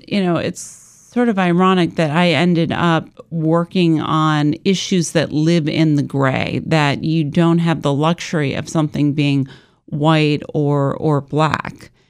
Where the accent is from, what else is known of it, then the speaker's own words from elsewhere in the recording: Rochester, New York, United States; So I grew up in Rochester, New York, the daughter of two academics.